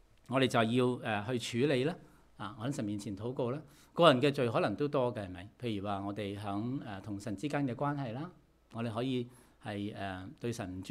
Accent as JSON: {"language": "Cantonese", "country": "China", "said": "義人呢個字對於我中國人嚟講就好嚴重啦，係嘛？義人。 我哋中國人嘅道德要求好高噶嘛，係咪？"}